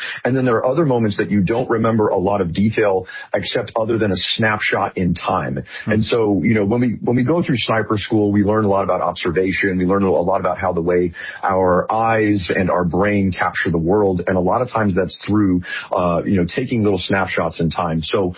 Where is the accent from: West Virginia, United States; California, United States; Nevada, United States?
California, United States; And so I'm from Northern California, Silicon Valley area.